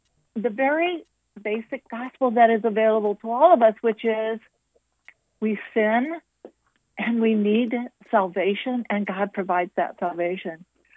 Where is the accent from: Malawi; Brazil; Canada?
Brazil; Brazil was, because we lived in the interior, so actually there were two very distinct time zones, if you will, that we experienced. One was in the interior that was very much like the cowboy days in the United States.